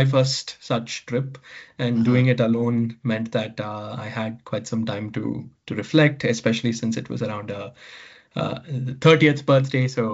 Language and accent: English; Chennai, Tamil Nadu, India; I was born and raised in Chennai, you know, the city that both you and I come from.